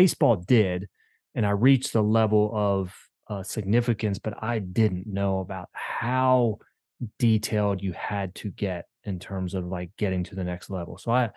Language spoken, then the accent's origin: English; Maryland, United States; I grew up in Maryland. I've lived in 6 different states and grew up in a small town in Maryland. It's a railroad town, baseball town.